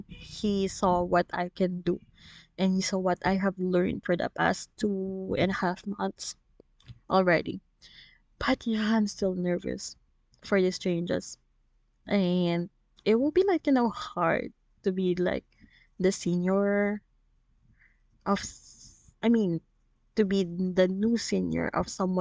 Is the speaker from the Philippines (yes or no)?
yes; Philippines; because as a Filipino, you know, even though seniority does not really strictly follows here